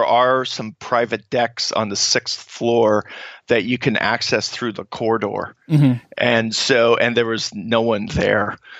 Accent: Canada; I'm coming from Canada, so I don't know.

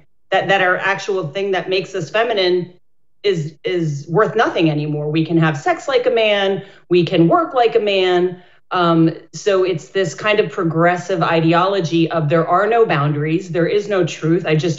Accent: Scranton, Pennsylvania, United States; Everybody knows it because of The Office. I grew up in Scranton. My grandfather was a coal miner

